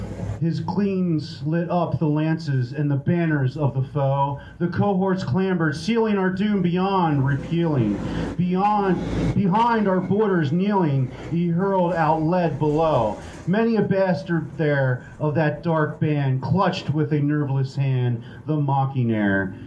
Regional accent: Marietta, Pennsylvania, United States; from Marietta, Pennsylvania

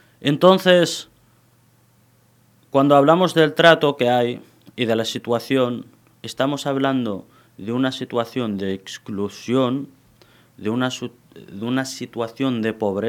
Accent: Imzouren, Tanger-Tetouan-Al Hoceima, Morocco; desde mi ciudad natal, que es Imzuren, que está a 18 kilómetros de Alhucemas

